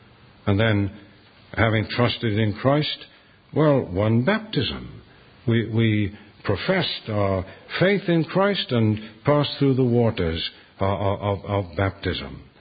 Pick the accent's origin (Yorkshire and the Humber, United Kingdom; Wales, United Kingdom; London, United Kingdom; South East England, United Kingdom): Wales, United Kingdom; Cardiff; I remember in the church in which I was brought up in Cardiff, when I was a teenager